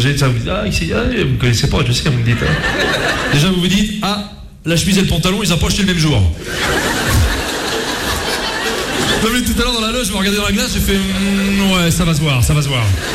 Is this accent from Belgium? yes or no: no; Rouen, Normandy, France; moi je suis pas du tout de Paris, je suis pas du tout de Marseille, bien sûr, moi je suis de Rouen, je sais pas si vous connaissez Rouen.